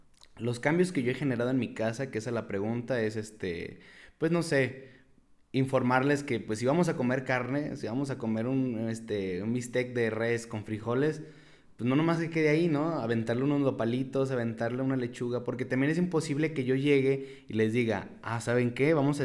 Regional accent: Mexico; somos mexicanos

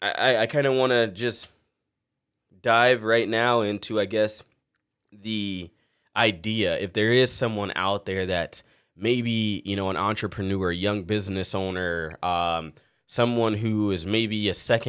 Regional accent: California, United States; now in North Dakota, United States; I'm a guy that shows up to the racetrack, wear my hat backwards, and I live in North Dakota, and I'm from California.

